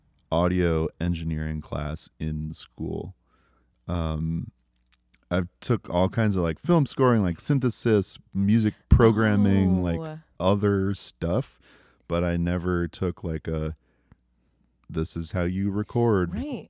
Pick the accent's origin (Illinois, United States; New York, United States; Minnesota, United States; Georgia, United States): New York, United States; Bronx; I grew up in the Bronx.